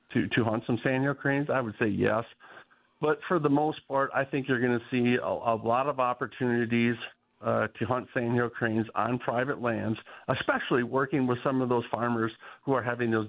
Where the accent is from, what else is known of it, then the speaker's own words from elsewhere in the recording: Green Lake, Wisconsin, United States; I grew up in Green Lake, Wisconsin, and I remember our biology teacher.